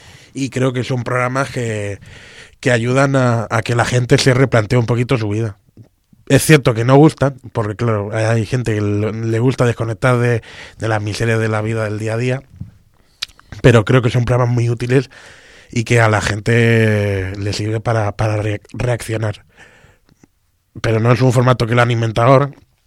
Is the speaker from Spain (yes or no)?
yes; Albacete, Castilla-La Mancha, Spain; Estamos creando una revista digital ahí en mi tierra, en Albacete